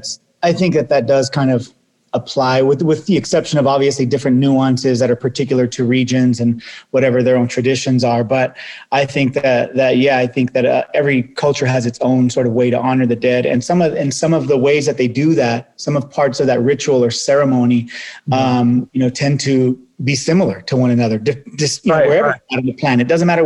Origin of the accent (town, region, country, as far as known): Visalia, California, United States; born or raised there